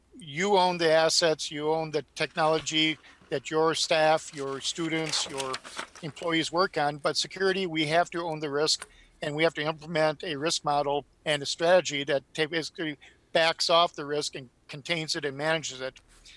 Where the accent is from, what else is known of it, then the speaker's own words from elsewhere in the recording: Michigan, United States; So even though I was born and bred in Michigan, I kind of come from Missouri, the show me state.